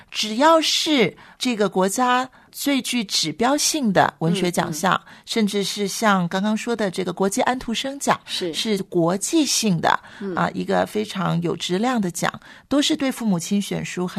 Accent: China; 我们中国人

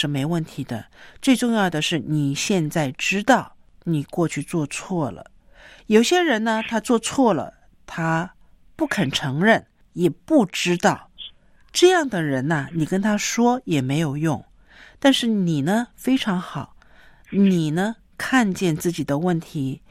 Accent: China; 对我们中国人来说，父母跟孩子道歉好像是绝对不可能的事情

